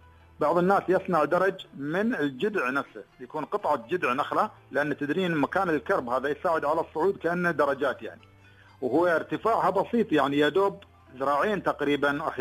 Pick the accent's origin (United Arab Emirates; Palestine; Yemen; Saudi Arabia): United Arab Emirates; Ajman; كان عندنا في عجمان ثلاث أماكن معروفة للاصطياف